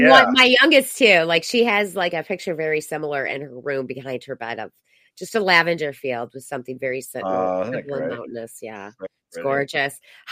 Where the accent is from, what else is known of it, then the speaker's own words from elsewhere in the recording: Michigan, United States; We will be talking about the Reawaken America Tour in Michigan. That's right. They're coming to my home state.